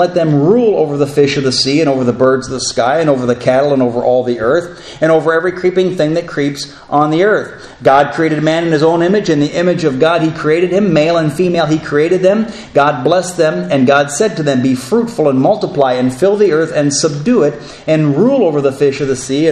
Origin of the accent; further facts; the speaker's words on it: Elkhart, Indiana, United States; in my hometown of Elkhart, Indiana, I'm not sure what it is now, but the unemployment rate was up to 18 to 20%.